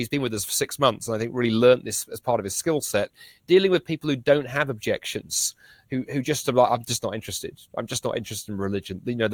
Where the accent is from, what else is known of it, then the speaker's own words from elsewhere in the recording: United Kingdom; We're so British. We caveat things all the time.